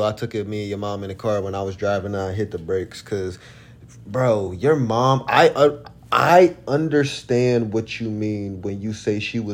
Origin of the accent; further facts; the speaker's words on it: Philadelphia, Pennsylvania, United States; Because we're from Philly. So, that's how we show our love.